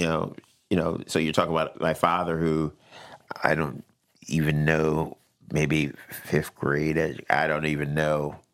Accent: West Haven, Connecticut, United States; West Haven. Pretty much all my life, West Haven Middle School, High School.

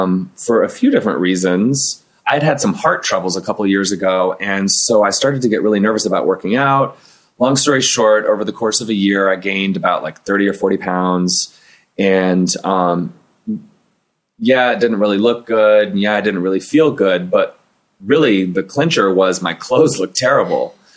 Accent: Texas, United States; also born or lived in Europe / South Pacific; Well, and the truth is I'm from Texas, but I also lived all over the world growing up. I lived in Europe. I lived in the South Pacific.

